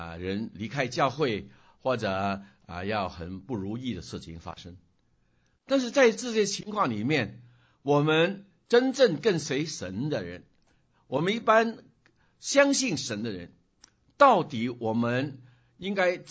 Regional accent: Hong Kong; moved away; 我们离开香港离乡别井，在这个地方生活的时候，我们要学英文

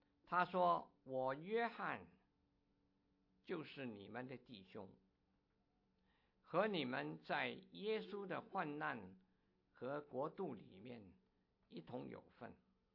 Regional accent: China; 我们中国人

